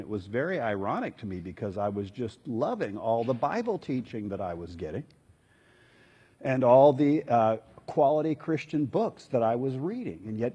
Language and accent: English; Columbus, Ohio, United States; now in Los Angeles, United States; "Well, I'm from Columbus." That was not in my favor.